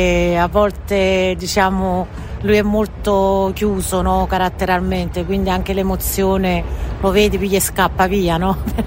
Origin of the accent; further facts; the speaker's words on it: Campania, Italy; non conoscevo l'old school napoletana, essendo napoletana